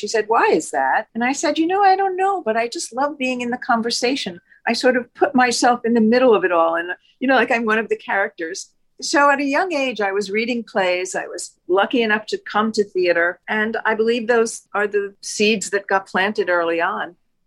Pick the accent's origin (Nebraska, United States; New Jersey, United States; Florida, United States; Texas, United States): New Jersey, United States; I grew up in New Jersey, which was close enough to New York, so that a special treat was really to come with my family and see a Broadway musical.